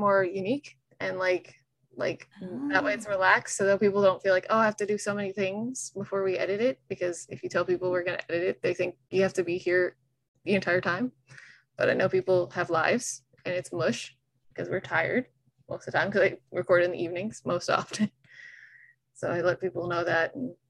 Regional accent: the South, United States; accent: Southern; Wow, my southern accent came out.

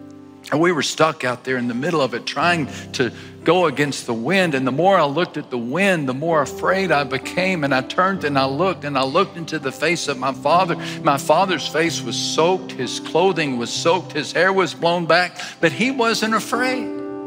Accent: Texas, United States; Growing up in West Texas, we used to make the long trek from the Permian Basin to South Texas because our whole family loved to fish.

